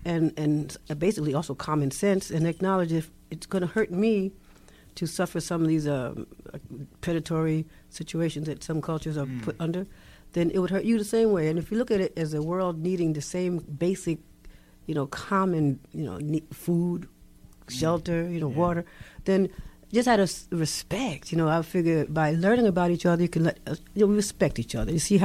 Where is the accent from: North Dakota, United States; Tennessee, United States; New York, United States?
New York, United States; New Rochelle; born there; I was actually born in New Rochelle, New York.